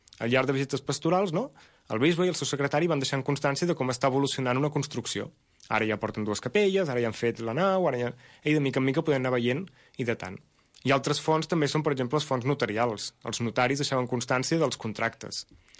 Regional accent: Malgrat de Mar, Catalonia, Spain; pobles grans, com Malgrat mateix, d'on soc jo

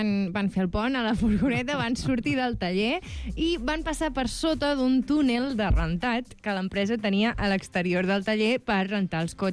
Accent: Santa Coloma de Farners, Catalonia, Spain; Jo sóc de Santa Coloma de Farners.

